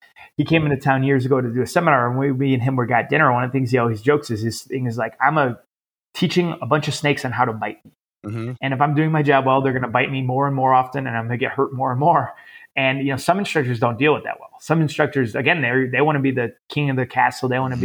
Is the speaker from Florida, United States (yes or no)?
no; Chicago, Illinois, United States; I was away from Chicagoland for a few years.